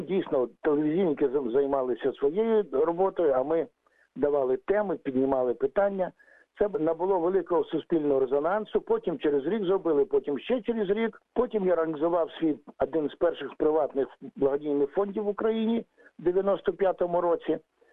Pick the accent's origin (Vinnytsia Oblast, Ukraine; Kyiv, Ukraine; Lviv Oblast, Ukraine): Kyiv, Ukraine; Мені 65 років буде через півтора місяці. Я киянин корінний.